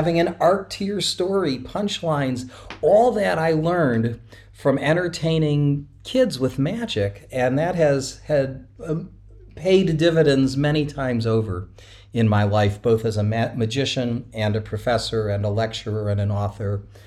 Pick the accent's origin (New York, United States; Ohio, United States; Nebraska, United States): Ohio, United States; Cleveland; Yeah, I grew up in Cleveland, Ohio.